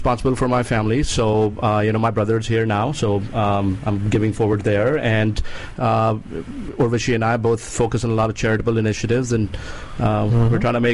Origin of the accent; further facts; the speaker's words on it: New Delhi, Delhi, India; moved away as an adult; now in United States; New Delhi, India.